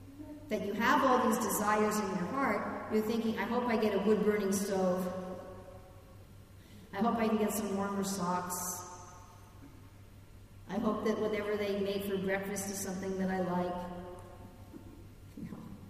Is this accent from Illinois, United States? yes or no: no; New York City, New York, United States; also born or lived in New Jersey; where I grew up in New York City, and then we moved to North Jersey, but we would drive into the city all the time